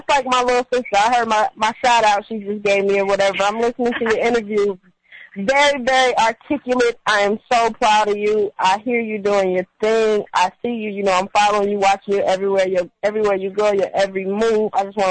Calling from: Los Angeles, California, United States; I'm calling from L.A.

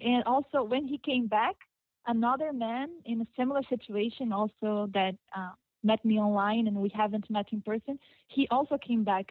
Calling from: Netherlands; So, I'm calling from the Netherlands.

